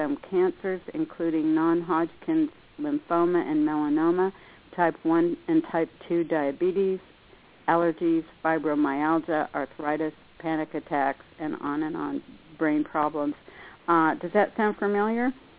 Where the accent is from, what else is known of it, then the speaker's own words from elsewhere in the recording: Coalinga, California, United States; we had crop dusters flying over our house when I grew up in Coalinga, California, right over the house.